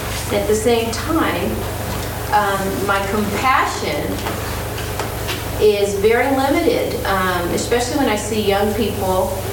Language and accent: English; Santa Cruz, California, United States; because I'm from Santa Cruz, and Santa Cruz certainly has an interesting reputation, not always very positive.